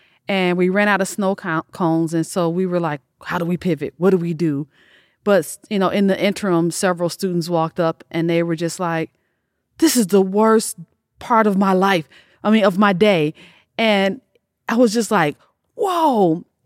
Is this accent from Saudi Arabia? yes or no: no; Detroit, Michigan, United States; and I came from Detroit too, so there was a mentality, a different, like a blue, very blue collar mentality about work.